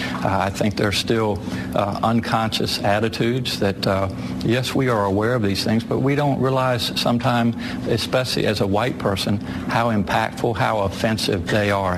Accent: Eastern Shore, United States; I grew up on the Eastern Shore in a very rural area.

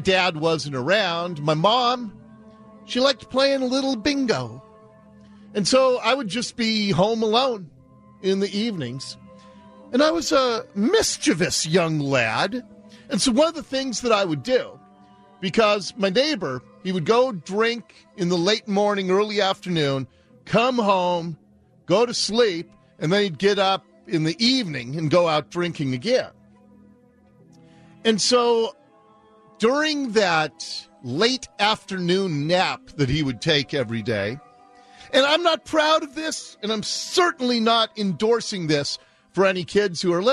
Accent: Ballard, Washington, United States; the next door neighbor to the house in which I grew up in Ballard.

